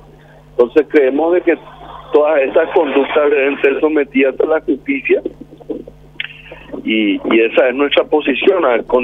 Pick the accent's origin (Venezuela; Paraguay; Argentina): Paraguay; Como ciudadano paraguayo te estoy diciendo eso